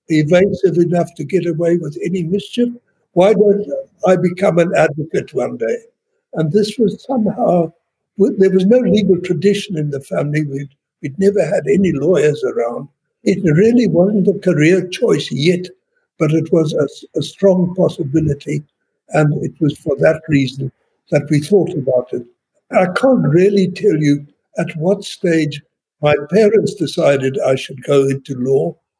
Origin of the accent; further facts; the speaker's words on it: Pretoria, Gauteng, South Africa; also born or lived in Britain / Johannesburg / Heidelberg; I grew up partly in Pretoria, partly in Britain, partly in Johannesburg.